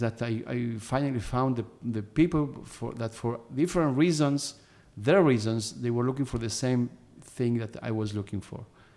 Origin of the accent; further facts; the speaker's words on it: Argentina; now in Israel; that I grew up with in Argentina, in camps, and I came to Israel and I saw different things